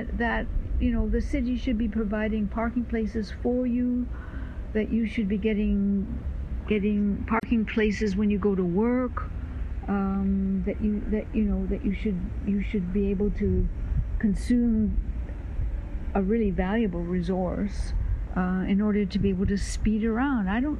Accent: Windsor, Ontario, Canada; born there; I was born in Windsor, Ontario. We would go downtown. We lived on Church Street.

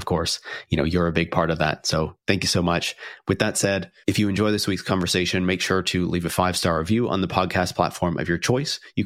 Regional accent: Canada; obviously being Canadian

